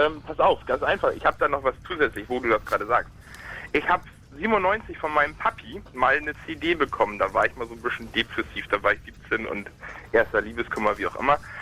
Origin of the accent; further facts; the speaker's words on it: Potsdam, Brandenburg, Germany; Ja, ich komme aus Potsdam